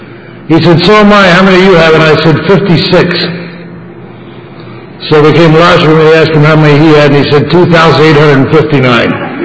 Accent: New Jersey, United States; I was born and raised in New Jersey, went to school in Philadelphia, came to California cadets.

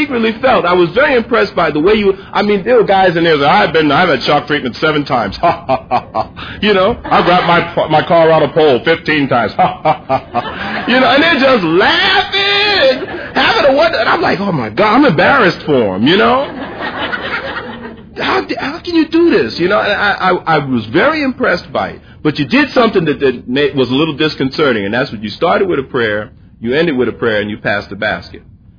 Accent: New York, United States; Now, I'm from New York.

